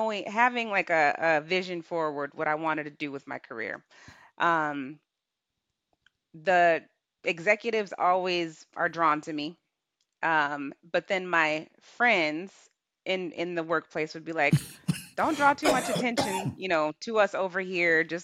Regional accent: Hartford, Connecticut, United States; And my style is not like, you know, how we grew up in Hartford.

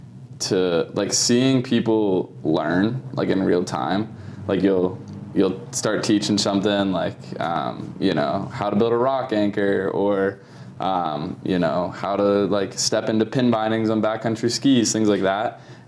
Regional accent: Maryland, United States; I grew up in Maryland and like spent a lot of time inside

